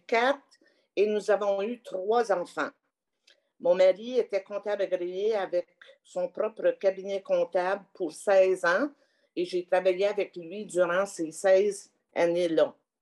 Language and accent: French; Canada; Je suis dans un petit village canadien-français et j'ai été élevée dans l'Église catholique. Mes études secondaires, je les ai faites dans une école privée ici à Ottawa.